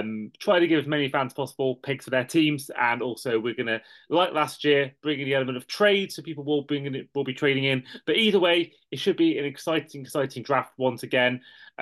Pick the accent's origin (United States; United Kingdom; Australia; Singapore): United Kingdom; Wales; as being a Welsh myself, I thought who best to bring on to discuss a Welsh player joining the NFL than a fellow Welshman.